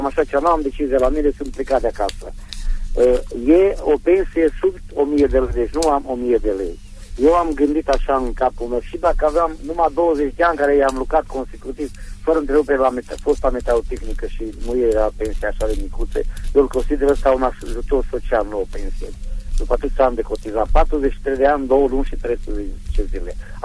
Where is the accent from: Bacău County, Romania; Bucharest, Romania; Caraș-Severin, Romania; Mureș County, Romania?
Mureș County, Romania; Tirimia; și sunt din Tirimia.